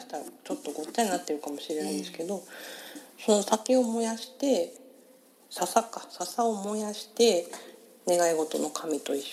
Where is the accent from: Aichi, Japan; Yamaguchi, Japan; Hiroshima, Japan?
Hiroshima, Japan; はい、広島県広島市。